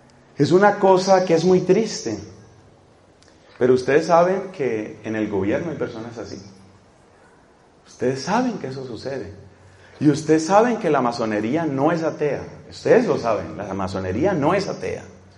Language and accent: Spanish; Colombia; en mi país, en Colombia.